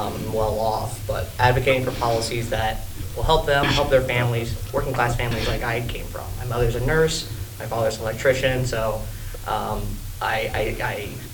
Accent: Troy, Ohio, United States; I'm a lifelong Ohioan. I was born and raised in the Dayton area, a small city called Troy, a bit north of there.

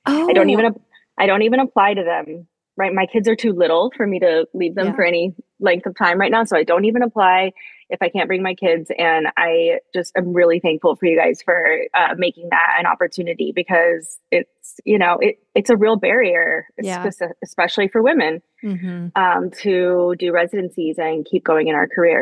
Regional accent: Dallas, Texas, United States; I grew up in Texas, in Dallas, which has a great art scene

